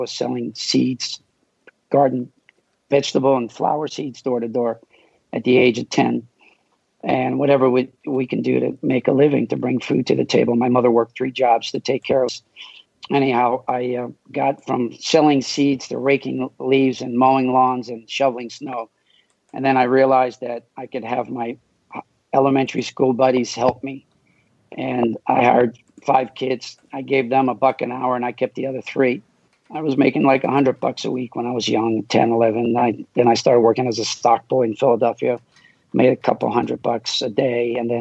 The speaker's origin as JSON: {"language": "English", "country": "Morocco", "tie": "born or raised there", "also_born_or_lived": "Israel", "first_language": "French", "second_language": "English", "said": "In Morocco, we spoke French first, and then I learned Hebrew, my second language. And English is my third language, and I never went to kindergarten. I went right to first grade when I was 7 years old."}